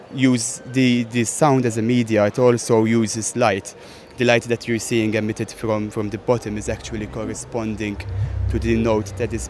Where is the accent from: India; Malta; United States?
Malta; I'm from Malta.